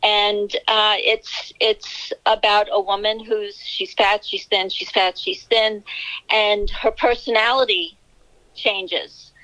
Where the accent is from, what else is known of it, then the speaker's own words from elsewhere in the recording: New York City, New York, United States; I am a native New York City girl, yes.